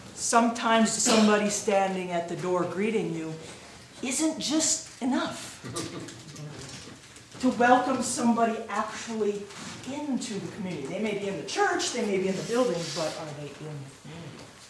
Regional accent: Sioux Falls, South Dakota, United States; I'm from Sioux Falls, South Dakota, and teach at Augustana College in the religion department.

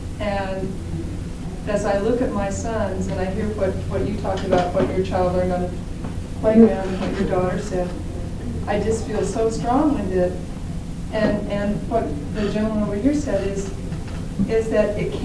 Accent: Pacific Northwest, United States; my experience growing up in the Northwest, the first time I saw a black person

